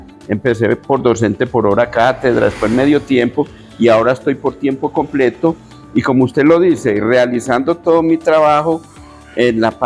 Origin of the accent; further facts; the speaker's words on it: Pueblo Rico, Risaralda, Colombia; El primer trabajo lo realizamos en el municipio de Pueblo Rico, que es mi tierra natal